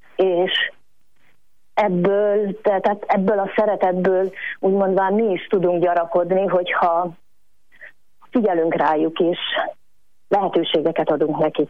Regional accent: Vojvodina, Serbia; Vajdaságból származunk, tehát ott a cigányság jelen van úgy szintén

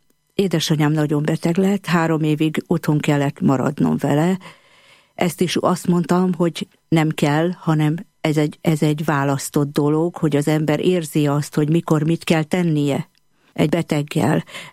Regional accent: Budapest, Hungary; Kőbányán, Budapesten születtem, hát Kőbánya szívem csücske, úgyhogy én nagyon szeretek ott lenni, ott élni, és ott is dolgozok, amióta csak dolgozom. Nemige hagytam el Kőbányát soha. Keresztény családból származom, egy nagy családból, tulajdonképpen 7. gyerekként születtem meg

